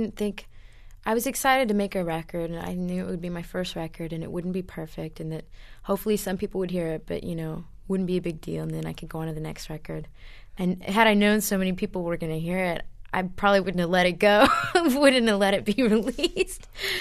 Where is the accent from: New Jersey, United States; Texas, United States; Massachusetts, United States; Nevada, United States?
Texas, United States; I'm from Texas.